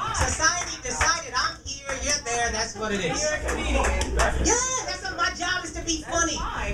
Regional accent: Texas, United States; I grew up in Texas after 9/11.

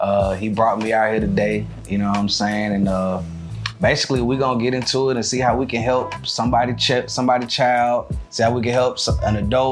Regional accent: Atlanta, Georgia, United States; born there; I was born in Atlanta, of course.

